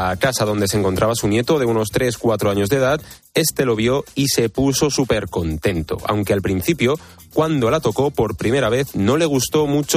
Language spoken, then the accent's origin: Spanish; Alicante, Valencian Community, Spain; de Alicante.